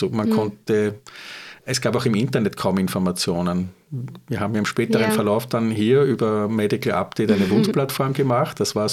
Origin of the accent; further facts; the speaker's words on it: Austria; als gelernter Österreicher, glaubt man einmal, oder aufgewachsen so in der Kreisky-Ära in den 70ern in der Volksschule und im Gymnasium, dann da geht alles.